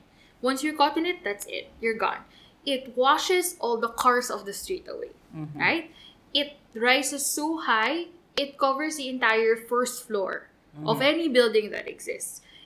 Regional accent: Central Luzon, Philippines; when I was younger, because I grew up in Pampanga.

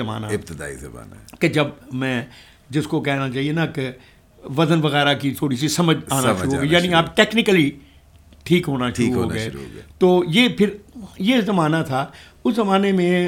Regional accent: Lahore, Punjab, Pakistan; میں لاہور میں ہی، میری پیدائش ہے 4 اگست 1944، تو وہیں میں پڑھا لکھا سارا، جو بھی یونیورسٹی، پنجاب یونیورسٹی سے ایم اے میں نے کیا،

